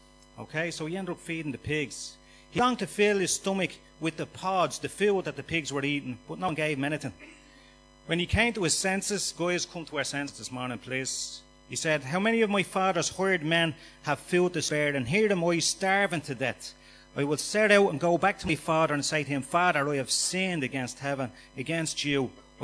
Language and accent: English; Dublin, Leinster, Ireland; We grew up in Finglas, a real quiet estate over in the north side, and there was nothing wild about it.